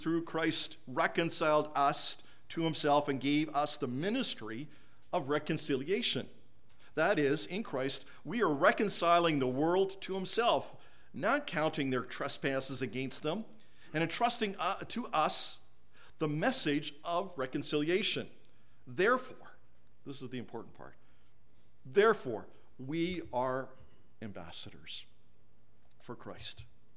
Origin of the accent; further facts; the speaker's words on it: Canada; They know I'm Canadian. I represent Canada wherever I go.